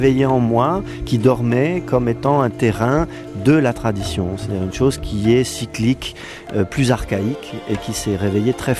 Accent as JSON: {"language": "French", "country": "Greece", "said": "C'est aussi une manière de dire que la voix courante qui fait qu'on origine le théâtre chez nous en Grèce, je ne le ressens pas comme ça."}